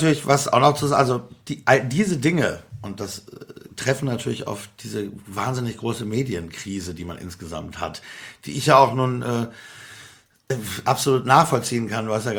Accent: North Rhine-Westphalia, Germany; ich komme aus Nordrhein-Westfalen, wir haben das jedenfalls nicht gehört

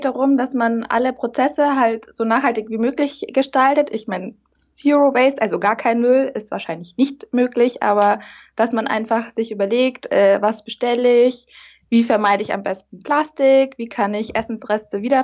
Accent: Munich, Bavaria, Germany; ich komme aus München, ich bin 32 Jahre alt.

